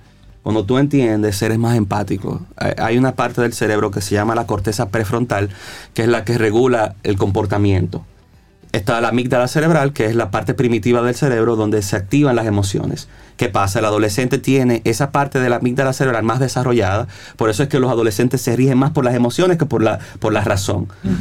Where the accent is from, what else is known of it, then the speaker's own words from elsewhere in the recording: Dominican Republic; Soy dominicano.